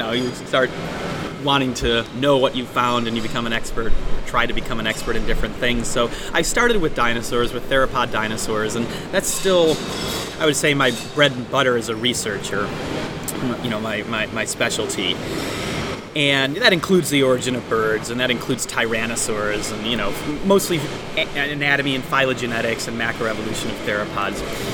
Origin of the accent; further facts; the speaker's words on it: Chicago, Illinois, United States; now in United Kingdom; I'm working on the Scottish accent, but I'm from the U.S. I grew up around Chicago. And did an undergrad degree in Chicago.